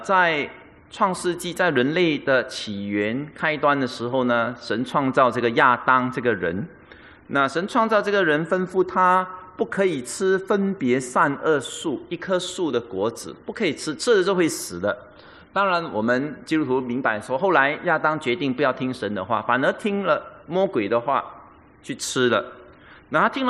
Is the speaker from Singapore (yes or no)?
yes; Singapore; 所以我们新加坡人就有明白这个穿白衣白裤的意思啦